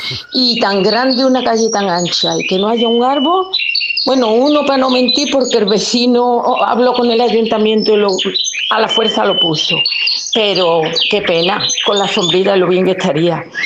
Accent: Dos Hermanas, Andalusia, Spain; de Dos Hermanas.

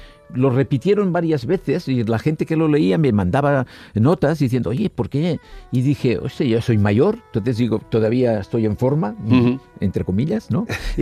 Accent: Olesa de Montserrat, Catalonia, Spain; claro, yo soy de Olesa, todos mi familia, mis amigos, todos

